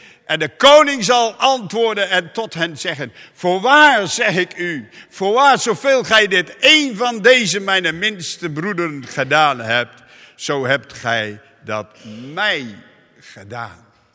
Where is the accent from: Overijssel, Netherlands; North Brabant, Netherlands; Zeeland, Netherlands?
Zeeland, Netherlands; Middelburg; wij komen uit Middelburg, dicht bij zee.